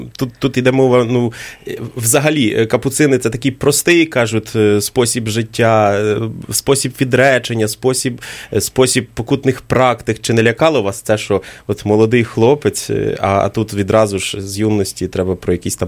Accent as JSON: {"language": "Ukrainian", "town": "Vinnytsia", "region": "Vinnytsia Oblast", "country": "Ukraine", "said": "ми в якомусь певному вимірі є земляками, ми з Поділля, Вінниця, Перлина, Поділля"}